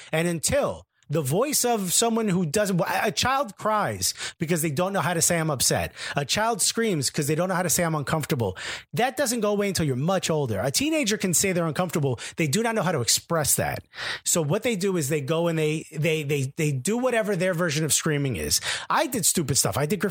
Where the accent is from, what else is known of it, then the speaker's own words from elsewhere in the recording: Newark, New Jersey, United States; You know, the neighborhood I grew up in the North Ward could have been burned to the ground and nobody would have given a shit.